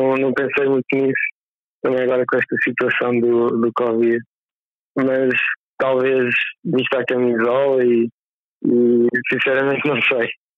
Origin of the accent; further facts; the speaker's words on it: Vouzela, Viseu, Portugal; tenho 16 anos, venho de Fatorrux, de Vouzela, do distrito de Viseu.